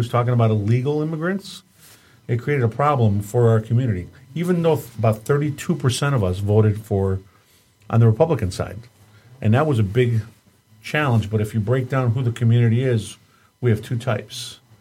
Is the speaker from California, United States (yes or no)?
no; Michigan, United States; I was born and raised here in Michigan. And I want to see my community succeed. You know, when I say my community, my Michigan community.